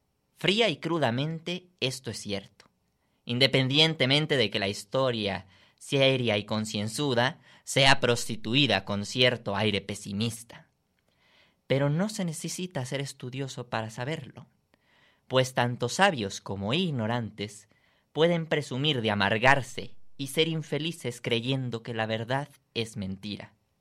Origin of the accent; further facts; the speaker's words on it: Guadalajara, Jalisco, Mexico; porque somos mexicanos además de tapatíos